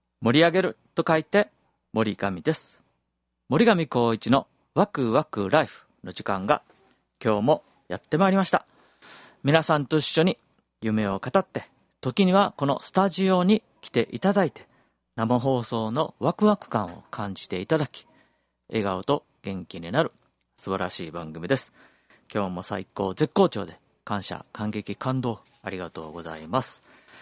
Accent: Sakai, Osaka, Japan; 私も堺出身なんで大阪なんでね

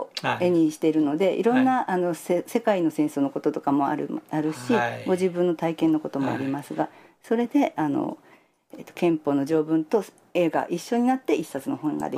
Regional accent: Tokyo, Japan; で、私は東京の出身なんですが、

